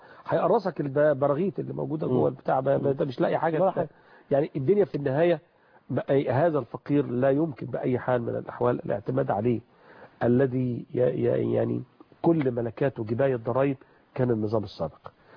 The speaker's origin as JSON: {"language": "Arabic", "country": "Egypt", "said": "عندنا في مصر"}